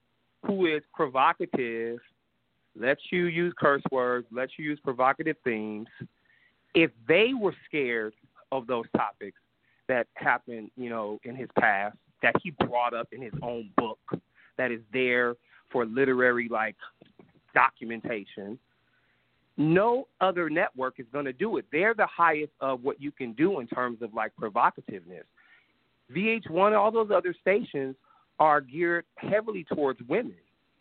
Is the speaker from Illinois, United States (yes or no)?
no; Hollywood, California, United States; I come from Hollywood. I know what's up.